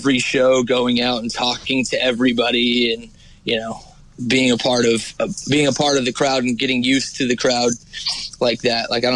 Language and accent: English; California, United States; also born or lived in Provo, Utah; No, so basically all I remember from growing up is California. Like, I was born in Provo, Utah. I was a BYU baby. I grew up in an LDS family.